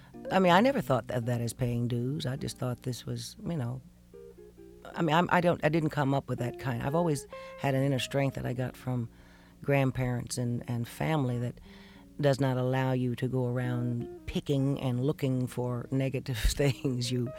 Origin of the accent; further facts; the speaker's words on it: Columbus, United States; I played all the clubs that you could possibly play in and around my hometown in Columbus.